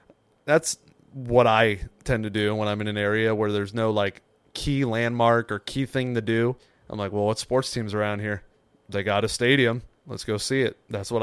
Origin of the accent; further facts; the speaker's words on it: California, United States; I'm from California. I like seeing stadiums.